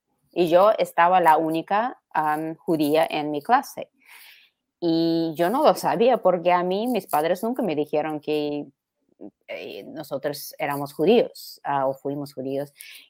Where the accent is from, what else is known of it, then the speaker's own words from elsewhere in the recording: Moscow, Russia; Spanish is a second language; para mí, crecer judía en Unión Soviética, claro que no hablo por todos los judíos. Yo crecí en Moscú, yo crecí en una familia de ingenieros